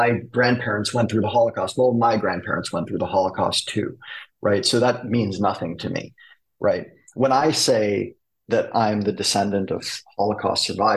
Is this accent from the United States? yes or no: no; Canada; even as a Canadian.